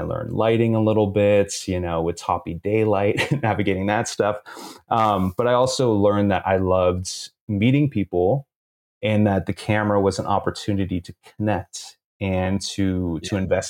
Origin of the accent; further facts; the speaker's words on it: Half Moon Bay, California, United States; I'm from the Bay Area, grew up in a small town here called Half Moon Bay.